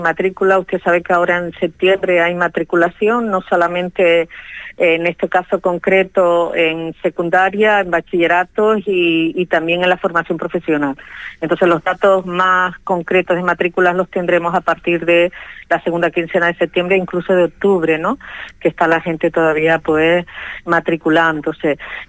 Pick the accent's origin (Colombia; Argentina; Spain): Spain; Canary Islands; yo procedo de la isla de Lanzarote